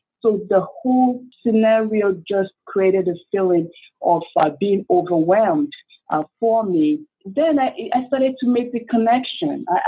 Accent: Nigeria; I come from Nigeria, you know, like I said earlier

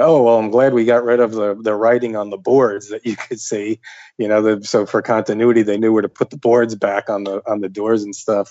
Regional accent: United States; I grew up in the New Jersey, New York City area

